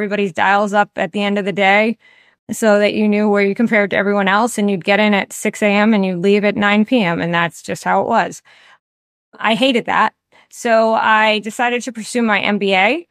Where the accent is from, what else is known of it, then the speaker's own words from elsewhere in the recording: New England, United States; I'm from New England, so it's not like Connecticut was that far.